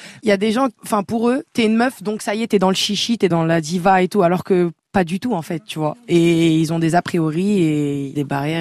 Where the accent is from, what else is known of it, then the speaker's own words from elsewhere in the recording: Nanterre, Île-de-France, France; Moi, je suis originaire de Nanterre